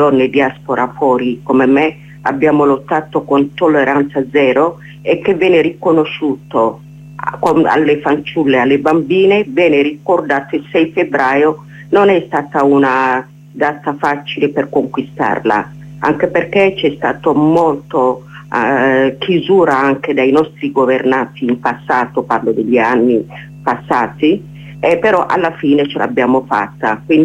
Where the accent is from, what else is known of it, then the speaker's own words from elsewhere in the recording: Tigray, Ethiopia; In questo momento, io che sono del Tigray, le violenze, come sai